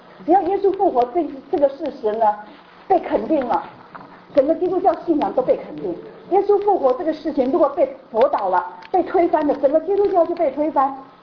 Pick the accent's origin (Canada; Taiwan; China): China; 他们那个时候的埋葬不像我们中国人啊，是挖个洞。是埋到土里面，我们中国人的美国人也是这个样子